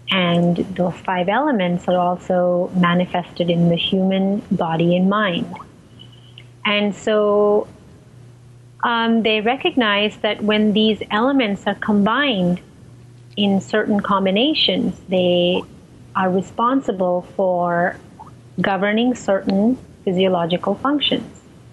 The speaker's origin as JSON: {"language": "English", "country": "India", "tie": "born or raised there", "moved": "as an adult", "said": "I was born in India and I lived in India till I was 21. And when I look back, I feel very blessed to have been raised in that culture"}